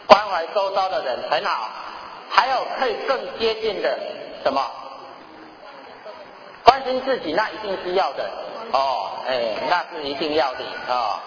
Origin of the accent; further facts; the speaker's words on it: Taiwan; 所以我们台湾人呢、啊，也在冬至的时候也有一个习俗，